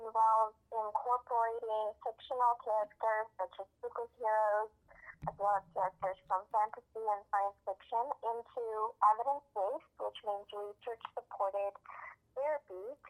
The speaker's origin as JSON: {"language": "English", "country": "Ukraine", "tie": "born or raised there", "said": "I was born and raised in Ukraine, and after we were exposed to radiation, my health was severely compromised."}